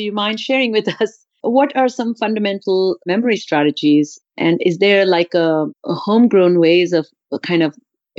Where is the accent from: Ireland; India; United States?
India; You know, I grew up in India